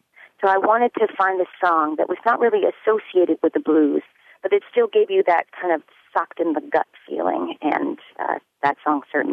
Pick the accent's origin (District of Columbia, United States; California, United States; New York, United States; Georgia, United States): Georgia, United States; the blues started in my homeland, the South. I'm from Georgia.